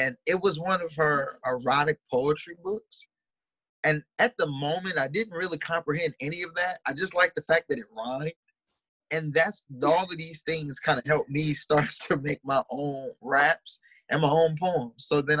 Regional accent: Miami, Florida, United States; My family's Bahamian, so I heard a lot of reggae, a lot of Caribbean music. I'm from Miami, so naturally I heard a lot of Hispanic music.

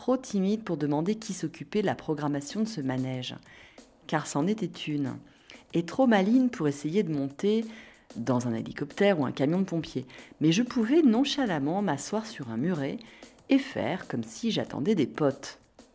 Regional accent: Normandy, France; Chez nous, en Normandie

